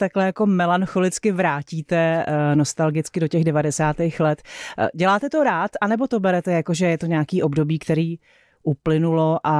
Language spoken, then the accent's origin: Czech; Vrchlabí, Hradec Králové Region, Czechia; Já pocházím z Vrchlabí, což je město, který vy musíte znát